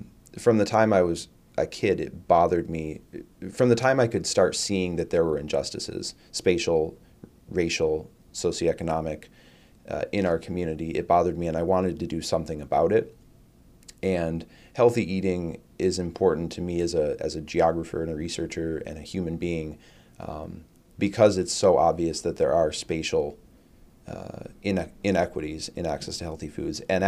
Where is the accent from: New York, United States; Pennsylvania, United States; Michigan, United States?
Michigan, United States; Flint; I grew up in the Flint area. My parents grew up in the Flint area, so this is home.